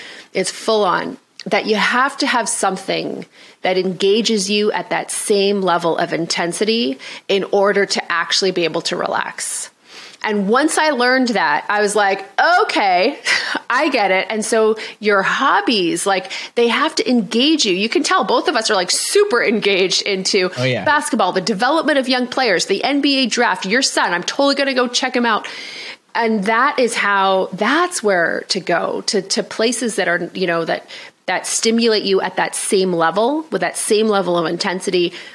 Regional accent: Canada; for me, I'm Canadian, so I also, it's the season

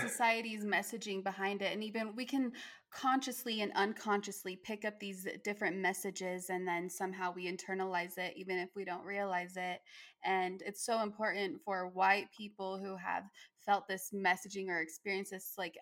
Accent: Utah, United States; I live in Utah. Well, I grew up in Utah.

